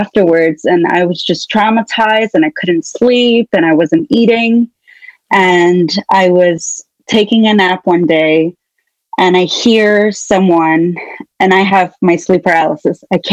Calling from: Washington, United States; Washington State.

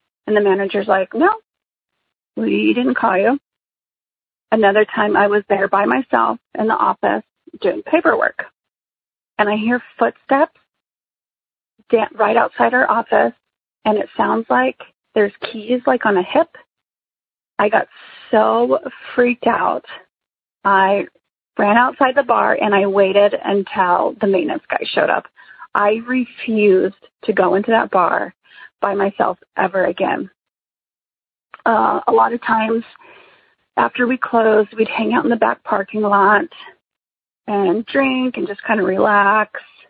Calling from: New Mexico, United States; I am calling from New Mexico.

